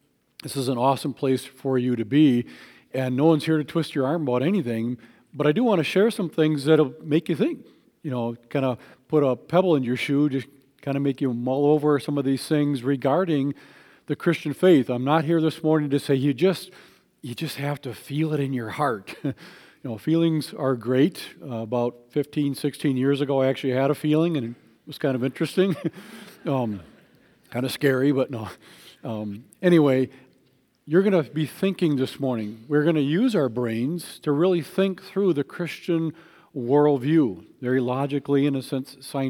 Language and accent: English; Waukesha, Wisconsin, United States; graduated from Waukesha North, because I'm from Waukesha.